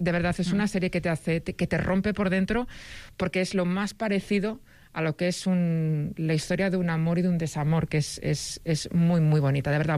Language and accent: Spanish; Galicia, Spain; yo que soy gallega, ya sé que los gallegos os encantamos, a pesar de que yo he perdido bastante el acento.